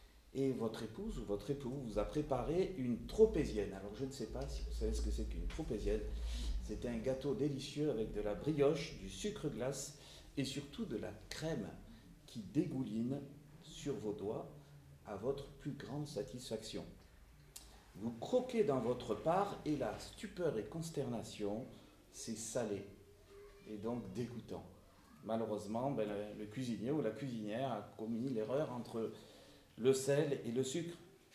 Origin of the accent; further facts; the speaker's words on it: Istres, Provence-Alpes-Côte d'Azur, France; Je viens d'Istres, je fais partie d'une église des communautés assemblées évangéliques de France depuis une trentaine d'années. Et nous sommes donc des chrétiens protestants évangéliques comme vous.